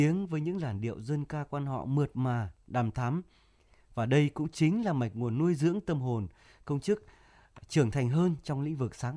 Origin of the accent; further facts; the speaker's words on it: Bac Giang, Vietnam; Bắc Giang chính là quê hương tôi được sinh ra và là nơi tôi cũng như những người con Bắc Giang đi xa để trở về.